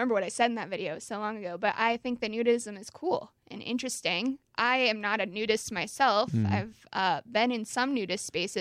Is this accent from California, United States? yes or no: yes; California, United States; In a sort of rural area outside of Sacramento.